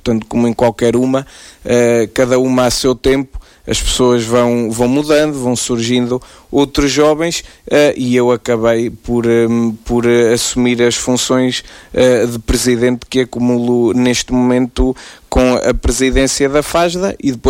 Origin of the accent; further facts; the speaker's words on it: Gafanha de Aquém, Aveiro, Portugal; e portanto sou da Gafanha de Aquém, um lugar da freguesia de São Salvador, do concelho de Ilhavo